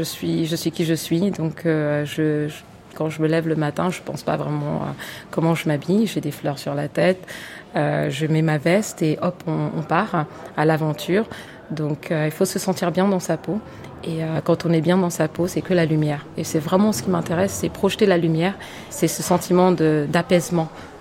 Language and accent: French; Cameroon; Mais moi, je suis du Cameroun